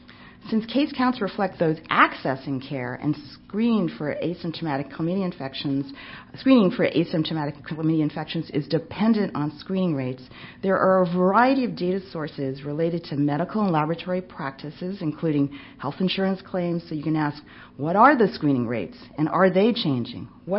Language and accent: English; New York, United States; I grew up in New York, so I believe this.